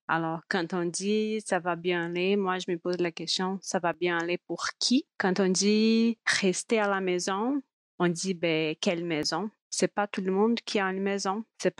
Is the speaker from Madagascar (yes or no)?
no; Brazil; French is a second language; now in Montréal, Canada; Je suis brésilienne d'origine. J'habite à Montréal depuis 7 ans déjà.